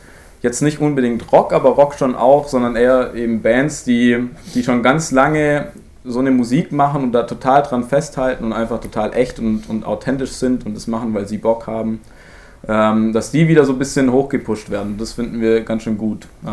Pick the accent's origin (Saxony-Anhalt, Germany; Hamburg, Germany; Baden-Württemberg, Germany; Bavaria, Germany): Baden-Württemberg, Germany; Ulm; ich komme aus Ulm